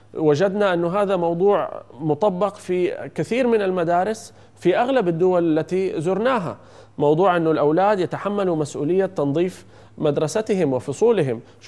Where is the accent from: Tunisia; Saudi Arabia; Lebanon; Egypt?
Saudi Arabia